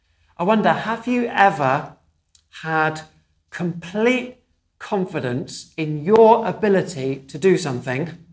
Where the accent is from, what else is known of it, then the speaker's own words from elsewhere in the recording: Dunstable, East of England, United Kingdom; I was out on my racing bike in my hometown of Dunstable